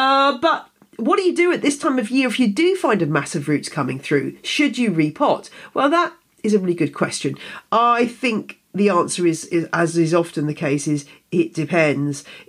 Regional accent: United Kingdom; It's a hard life being a Brit, you know.

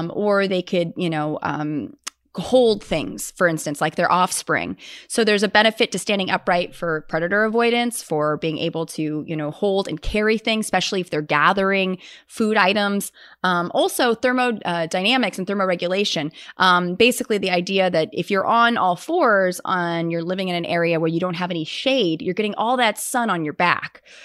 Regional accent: Scotland, United Kingdom; I'm Scottish

